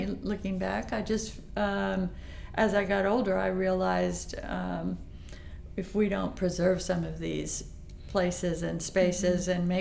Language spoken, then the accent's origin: English; Tampa, Florida, United States; Oh, I'm a fourth generation native of Tampa Bay. I grew up on Tampa Bay in South Tampa. And then about 20 years ago, I moved to the mouth of the Little Manatee River on Tampa Bay in South County.